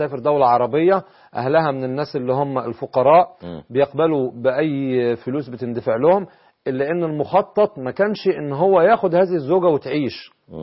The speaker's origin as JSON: {"language": "Arabic", "country": "Egypt", "said": "عند بعض القرى أو بعض المراكز المعروفة عندنا في مصر"}